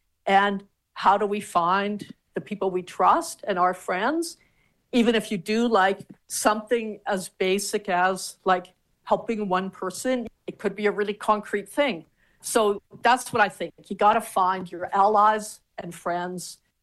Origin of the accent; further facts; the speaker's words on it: Canada; I'm Canadian, I had to study Canadian history. And yet it is an interesting question. So my background is Mennonite. It's not so much the religious background, but my parents were born in Soviet Union, Soviet Ukraine in the 1920s.